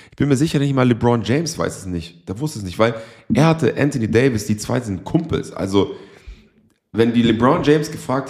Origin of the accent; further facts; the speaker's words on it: Würzburg, Bavaria, Germany; Das hoffen wir natürlich alle als Würzburger.